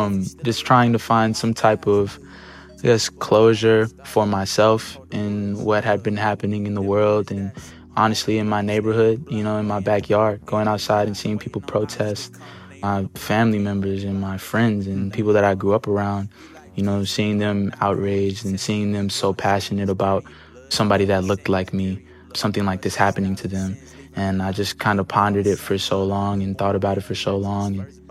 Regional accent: Albuquerque, New Mexico, United States; he's one of my largest inspirations from where I'm from Albuquerque.

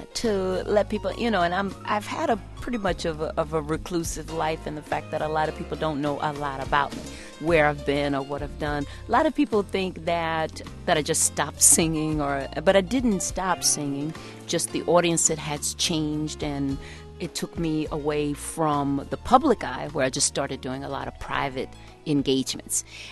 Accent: Texas, United States; because, see, I came from Texas and sang in the Baptist Church Choir, so all I knew was

